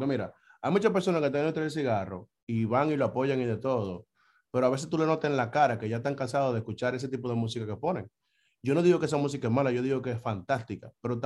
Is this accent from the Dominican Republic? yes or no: yes; Dominican Republic; accent: Dominican; Obviamente le pusimos el RD porque yo soy de allá, aunque me considero del mundo, pero con mi cantadito de hablar se sabe que yo soy dominicano de pura cepa.